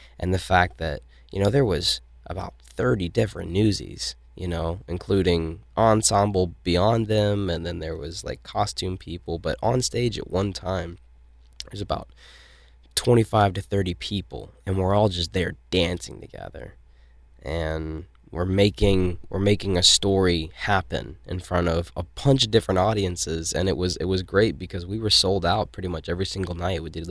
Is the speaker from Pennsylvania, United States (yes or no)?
no; Nashville, Tennessee, United States; I'm from Nashville, Tennessee